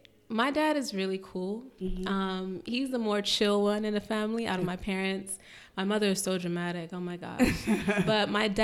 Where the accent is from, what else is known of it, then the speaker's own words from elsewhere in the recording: Nigeria; I'm like, I'm Nigerian, you know? Like, but it's just interesting to kind of be that person that educates and kind of shows a different side of Africa, of Nigeria, of the people.